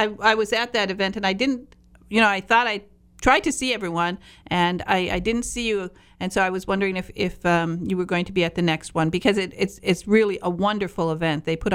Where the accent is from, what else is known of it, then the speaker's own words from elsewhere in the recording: Michigan, United States; I come from Michigan, and so, of course, we were raised always around hockey